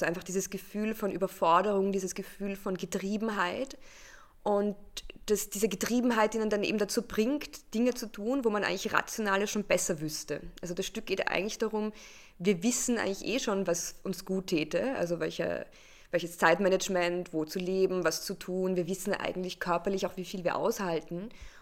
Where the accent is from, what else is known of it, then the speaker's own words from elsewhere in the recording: Vienna, Austria; also born or lived in England; mein Hintergrund ist, ich bin in Wien geboren, wohne aber zum Großteil am Wolfgangsee, bin in Österreich aufgewachsen